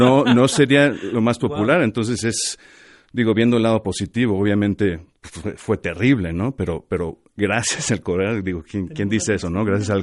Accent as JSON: {"language": "Spanish", "country": "Mexico", "moved": "as an adult", "said": "Cuando yo me fui de México y me fui a los 24 años, que fue exactamente hace 24 años"}